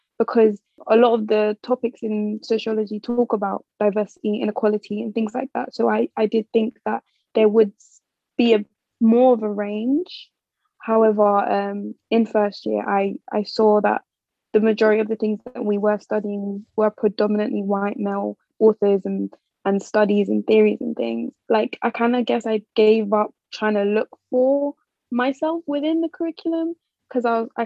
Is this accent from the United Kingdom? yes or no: yes; London, United Kingdom; because I grew up in London, so I was there was quite a diverse environment around me.